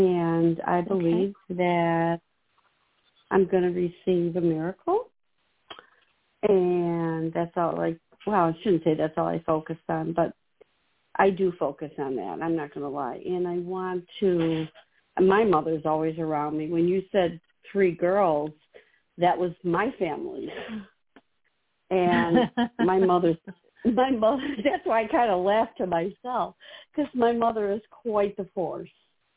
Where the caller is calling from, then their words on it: Illinois, United States; I'm calling from Illinois.